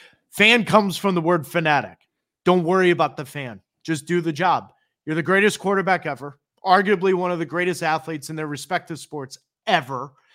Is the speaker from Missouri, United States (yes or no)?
yes; St. Louis, Missouri, United States; also born or lived in Minneapolis; now in Boston, United States; I was born in Minneapolis, Minnesota, but raised in St. Louis, Missouri. So St. Louis raised me, but Boston made me